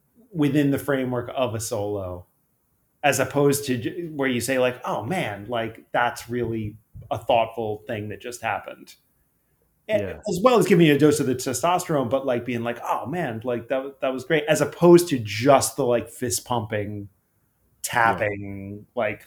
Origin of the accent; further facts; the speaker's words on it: New Jersey, United States; I grew up in Jersey, you know, like I had a mullet.